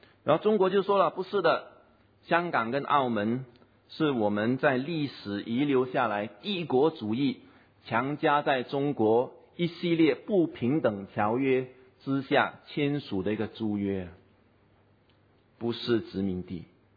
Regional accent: Singapore; 不知道在本地我们新加坡人可能不是那么注意

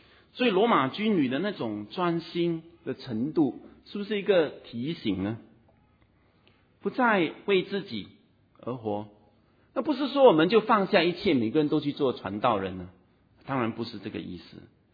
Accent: Singapore; 因为我们新加坡人当兵坦白说了，到最后是相当轻松的了

